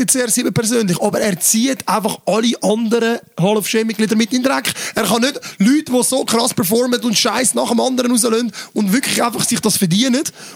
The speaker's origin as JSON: {"language": "German", "country": "Switzerland", "said": "Müssen wir als Schweizer wieder so einen Typ tragen"}